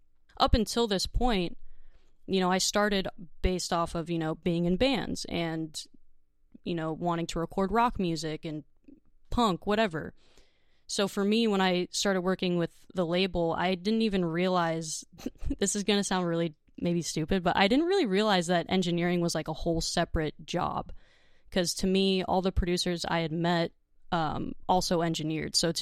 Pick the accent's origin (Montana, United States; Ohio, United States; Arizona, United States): Arizona, United States; Phoenix; now in Los Angeles, United States; Yeah, so I'm not from Los Angeles originally. I'm from Phoenix, Arizona, and I've always been involved in the music scene.